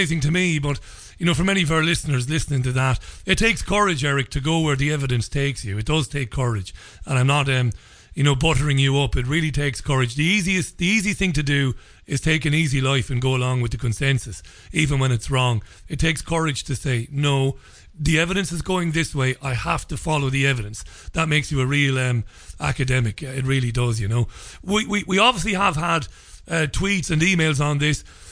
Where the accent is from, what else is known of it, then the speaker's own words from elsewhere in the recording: Ireland; now in United Kingdom; I'm Irish, but I'm living in the northwest of England.